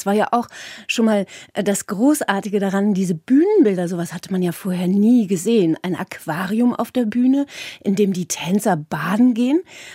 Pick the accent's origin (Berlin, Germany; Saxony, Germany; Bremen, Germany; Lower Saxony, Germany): Bremen, Germany; Ich komme ja aus Bremen